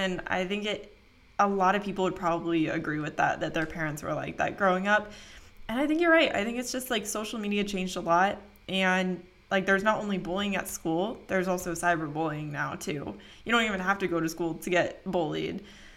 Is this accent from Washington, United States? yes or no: yes; Bellevue, Washington, United States; Well, especially where we grew up in Bellevue, it's like everyone was wearing brand name clothes, you know?